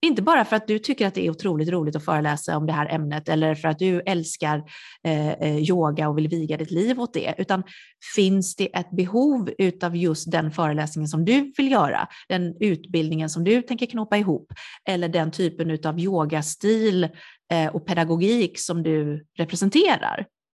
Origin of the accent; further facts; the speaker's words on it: Sweden; also born or lived in South Korea; där jag växte upp var det vit medelklass och vi såg inte en människa, alltså jag var ju otroligt exotisk där jag växte upp som var adopterad ifrån Sydkorea